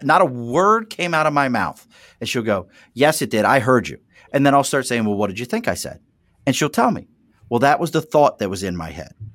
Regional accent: Baltimore, Maryland, United States; So the house we lived in Baltimore – that's where I grew up. I grew up in Baltimore.

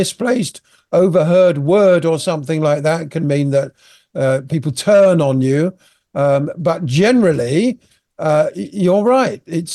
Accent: London, United Kingdom; I am a Londoner by upbringing and have lived there for most of my adult life.

